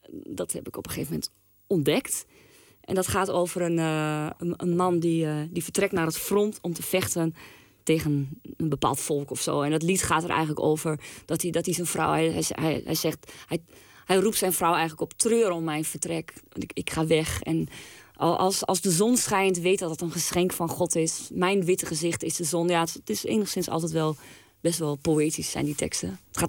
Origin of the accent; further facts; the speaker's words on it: Bulgaria; Ja, door ik ben Bulgaar.